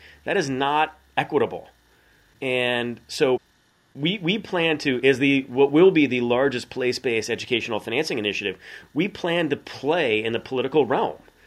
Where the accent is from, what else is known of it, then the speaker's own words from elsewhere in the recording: Chicago, Illinois, United States; when I was growing up in Chicago as a young adult 15, 20 years ago, and I would travel for work and I would get out on the road and I would tell people I was from Chicago